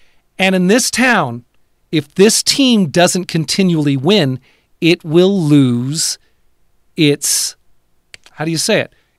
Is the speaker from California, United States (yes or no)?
yes; California, United States; I was raised on the West Coast, really wasn't around hockey. I was in Northern California